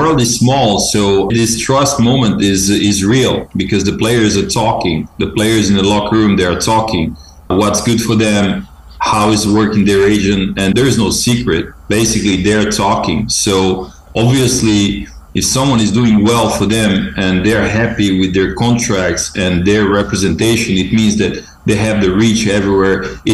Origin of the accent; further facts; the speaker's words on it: France; I think both my parents are Serbian, and I'm pretty attached to Serbia. But I must say that I grew up in France. Like, I spent most of my life in France